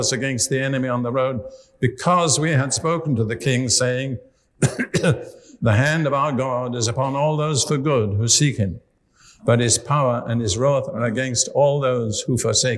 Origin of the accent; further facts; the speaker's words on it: Cambridge, East of England, United Kingdom; And there isn't much to boast about in Cambridge, but I'm from Cambridge.